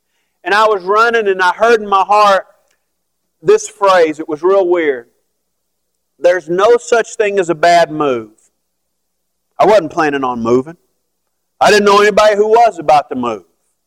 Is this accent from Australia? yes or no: no; Oklahoma, United States; I go, I'm from Oklahoma. Okay, already insane right there, okay?